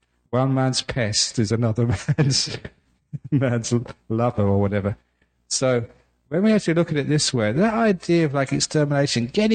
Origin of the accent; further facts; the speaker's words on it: England, United Kingdom; born there; I was born in England, too cold for mosquitoes.